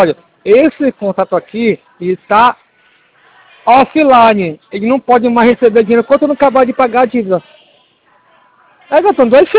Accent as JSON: {"language": "Portuguese", "town": "Belém", "region": "Pará", "country": "Brazil", "said": "Eu sou de Belém do Pará e eu sei trabalhar."}